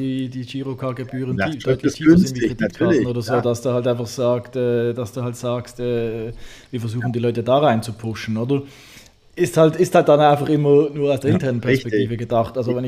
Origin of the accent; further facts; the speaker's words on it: Switzerland; Ich bin ja Schweizer.